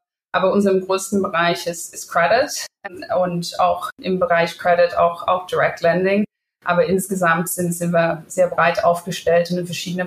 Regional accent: Ireland; German is a second language; moved away as an adult; now in Germany; Wie ihr an meiner Aussprache hören noch, komme ich ursprünglich aus Irland. Ich bin aber in der Zwischenzeit seit 20 Jahren in Deutschland. Ich habe vor ungefähr ein bisschen mehr als 20 Jahren hier ein Jahr in Deutschland studiert, in Regensburg.

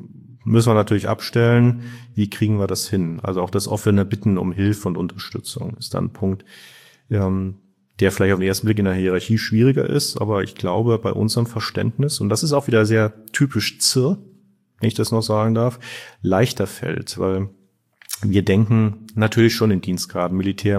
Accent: Baden-Württemberg, Germany; born there; Da bin ich also als geborener Badener weit weg von dem Schwäbischen.

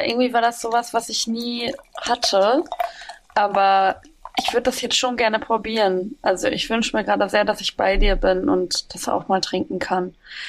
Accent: Bielefeld, North Rhine-Westphalia, Germany; es gibt so einen Sushi-Laden in meiner Heimatstadt in Bielefeld.

